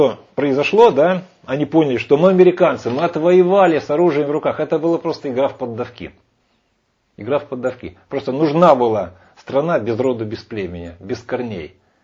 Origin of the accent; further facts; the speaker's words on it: Ukraine; Не, женщина, мужчина, пожалуйста, это все равно, но вот я украинец.